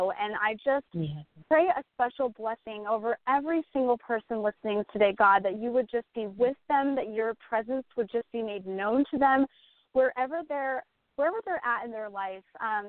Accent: Orange County, California, United States; now in San Diego, United States; I'm from Orange. Orange County, California, born and bred. I've been in Orange County for a long time.

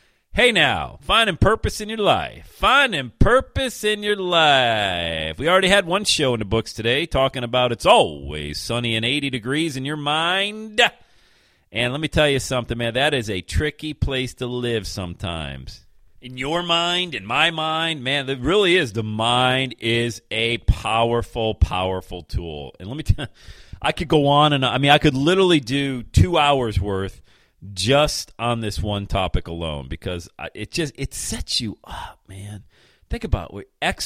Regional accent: Bradford, Pennsylvania, United States; Like, I remember growing up in the Buffalo, New York area, man. Bradford, PA, we would get the big city station out of Buffalo, Rock 102.

